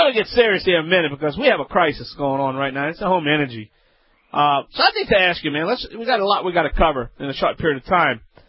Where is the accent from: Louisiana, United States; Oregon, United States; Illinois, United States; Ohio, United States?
Louisiana, United States; from the Bayou Land.